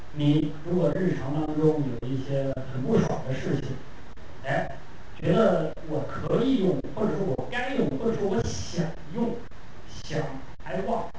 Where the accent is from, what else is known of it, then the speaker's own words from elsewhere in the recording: China; 我们中国人这么多人，不可能没有任何积累或者说爆发性的这种创造